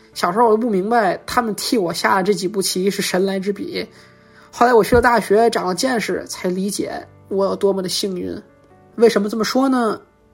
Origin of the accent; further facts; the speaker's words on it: China; 我是在中国出生的，也是在中国长大的